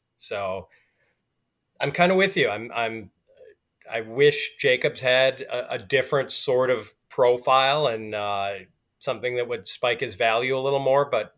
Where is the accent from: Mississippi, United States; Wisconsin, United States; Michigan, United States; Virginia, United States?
Wisconsin, United States; Milwaukee; now in Chicago, United States; I live in the Chicago area, but Milwaukee is my hometown, and Summerfest is like the greatest music festival in the world.